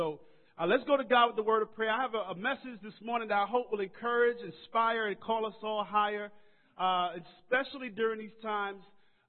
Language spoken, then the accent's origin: English; Brooklyn, New York, United States; You know, I grew up in Brooklyn, and we used to always call Long Island Strong Island.